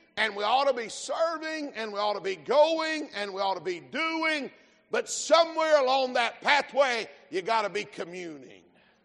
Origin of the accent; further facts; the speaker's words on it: the South, United States; See, I come from the South, and way South.